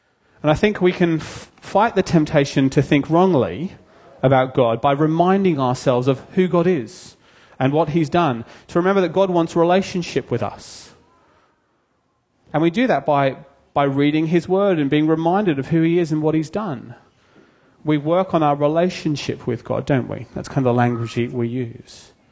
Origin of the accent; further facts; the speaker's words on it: United Kingdom; Sorry, I'm British, that's why that joke's funny.